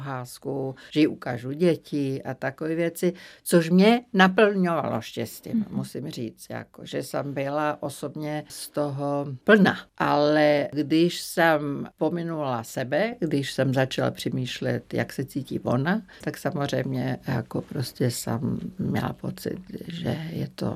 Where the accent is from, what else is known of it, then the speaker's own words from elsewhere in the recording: Zagreb, City of Zagreb, Croatia; protože já jsem z Chorvatska, ze Záhřebu